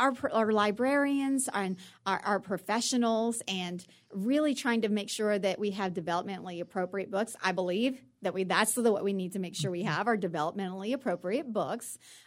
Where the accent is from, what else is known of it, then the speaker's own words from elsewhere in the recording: Broken Bow, Oklahoma, United States; growing up in Broken Bow, we know the importance of agriculture